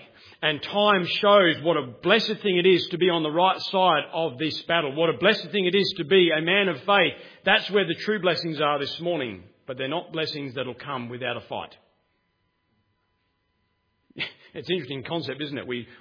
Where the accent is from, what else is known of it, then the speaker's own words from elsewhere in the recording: Australia; I'm an Australian